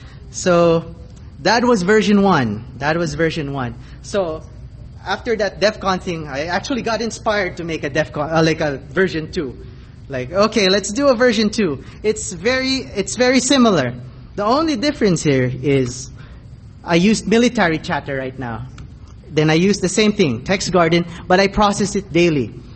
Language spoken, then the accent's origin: English; Hawaii, United States; So I said I'm from Hawaii